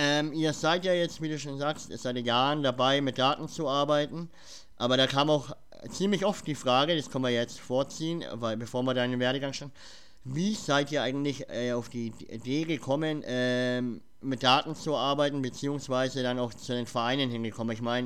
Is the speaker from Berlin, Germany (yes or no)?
no; Nuremberg, Bavaria, Germany; ich komme ja aus Bayern, also Nürnberg